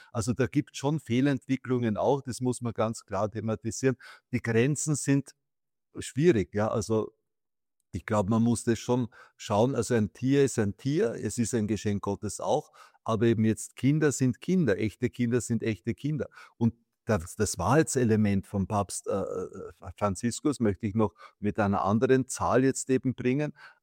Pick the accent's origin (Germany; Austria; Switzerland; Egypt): Austria; Ich bin ja doch ein Österreicher